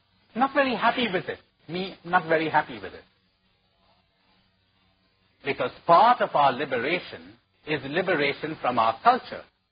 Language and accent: English; India; talking of a situation back home, I'm an Indian. Now, we've got another country called Pakistan.